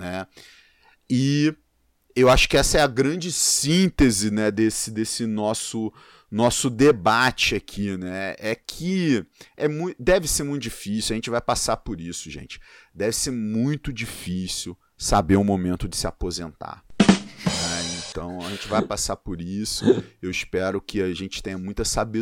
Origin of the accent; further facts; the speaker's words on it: Rio de Janeiro, Brazil; Eu sou carioca, vocês não podem reclamar que eu falo palavrão, não.